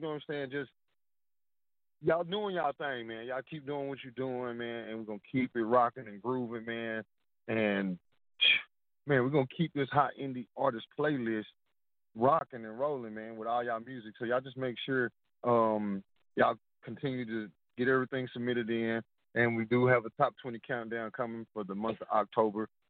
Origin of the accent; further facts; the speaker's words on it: Mineola, United States; So, shout out to all my people back in my hometown, Mineola, man.